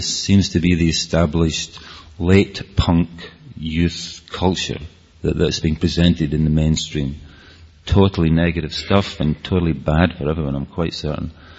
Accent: Scotland, United Kingdom; accent: Scottish; Am I talking too fast, by the way, with my Scottish accent? Are you all managing to follow?

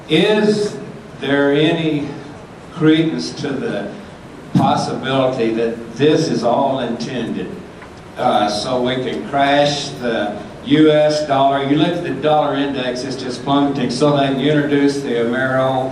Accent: Texas, United States; now in Hamilton, United States; And I'm born and bred in Texas, but I can tell you one thing. I've lived in Hamilton, Montana for the last 11 years.

